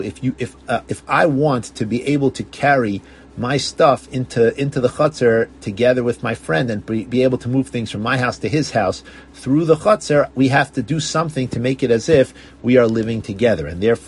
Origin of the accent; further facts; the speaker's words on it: Kew Gardens Hills, New York, United States; When I grew up in Kew Garden Hills, they had these back alleys where you could go through the street.